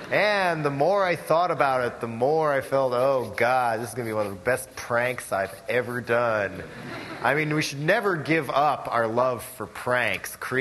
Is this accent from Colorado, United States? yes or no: yes; Boulder, Colorado, United States; And I come from Boulder, Colorado originally, and there people have a long history of running for office on a whim or as a prank or something.